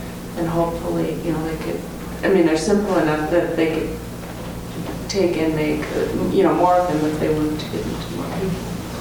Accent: Ephrata, Pennsylvania, United States; and I'm from Ephrata.

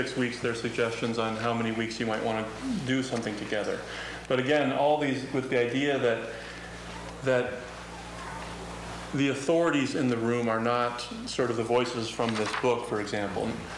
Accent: Minnesota, United States; And I had never been addicted, and I was from Minnesota and white and young. I was 22

